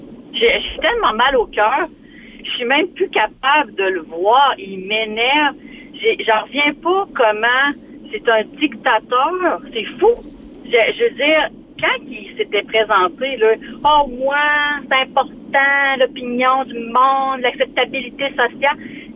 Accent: Quebec City, Quebec, Canada; Je suis très de Québec.

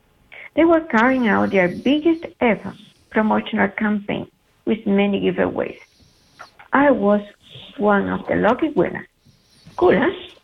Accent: Havana, Cuba; And I grew up in Central Havana, which is kind of in the middle of the city.

